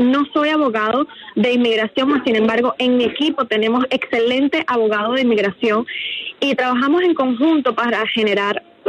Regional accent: Venezuela; yo soy venezolana, ya viví todo lo que es la migración de personas y la migración de fondos.

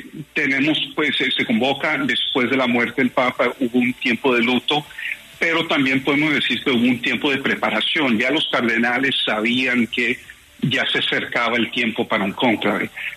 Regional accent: Miami, Florida, United States; now in Rome, Italy; Yo soy de Miami, pero mi familia es de Medellín.

